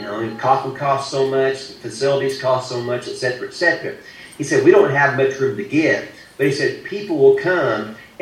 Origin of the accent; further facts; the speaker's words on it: Bone Gap, Illinois, United States; It was my hometown, about 6 miles south of Albion, of Bone Gap.